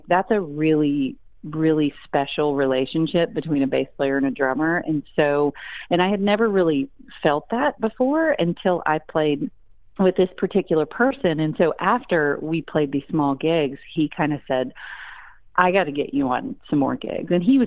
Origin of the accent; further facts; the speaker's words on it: Texas, United States; also born or lived in Shreveport; You know, growing up in Northeast Texas and Shreveport, it's a little bit different of a vibe than Austin was